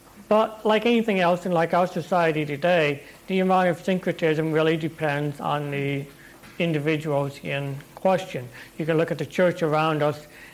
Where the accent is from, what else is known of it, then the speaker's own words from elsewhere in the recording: Pine Village, Indiana, United States; It was that Nazareth was kind of like my hometown of Pine Village, okay? Otherwise known as maybe Resume Speed, Indiana. It was a dinky town.